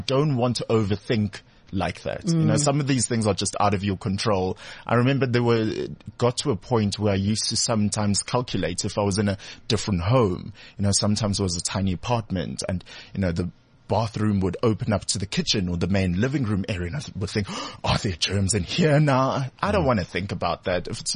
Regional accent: Durban, KwaZulu-Natal, South Africa; accent: Durban; See, now I'm so cognizant of my Durban accent peeping out then sometimes.

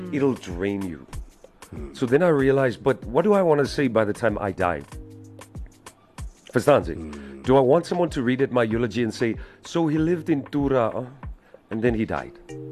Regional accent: Namalokasi, Central Division, Fiji; I was like, but I was raised in Namalokasi, around the hall.

